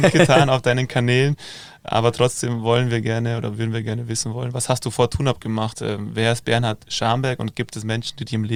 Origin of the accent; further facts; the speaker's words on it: Wolfratshausen, Bavaria, Germany; Wir kommen ja auch aus dem Süden von München, aus Wolfratshausen.